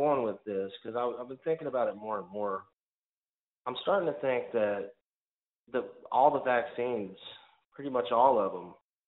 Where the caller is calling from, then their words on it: Arkansas, United States; Arkansas.